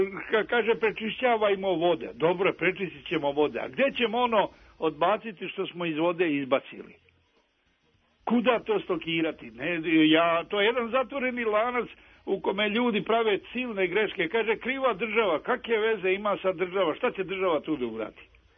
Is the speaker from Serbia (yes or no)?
yes; Mačvanska Mitrovica, Vojvodina, Serbia; ja nisam iz Beograda, ja sam iz Mačvanske Mitrovice.